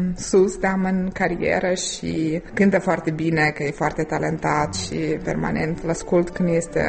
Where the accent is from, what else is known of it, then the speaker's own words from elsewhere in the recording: Moldova; Da, Moldova, de cât am bunici, am avut acolo și am crescut în Moldova.